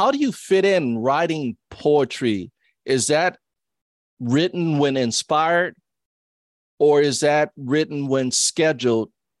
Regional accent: New Orleans, Louisiana, United States; There's the St. Augustine High School that was around the corner from the house I grew up in New Orleans, Louisiana.

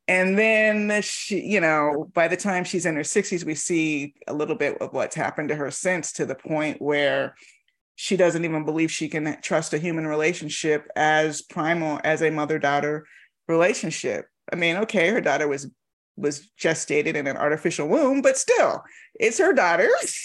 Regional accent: Miami, Florida, United States; grew up in Florida now, but of course, I grew up in Miami. And Miami is a whole different animal.

